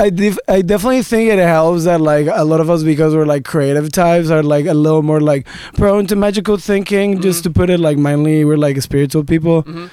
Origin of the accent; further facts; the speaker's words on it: Mexico; I'm originally from Mexico.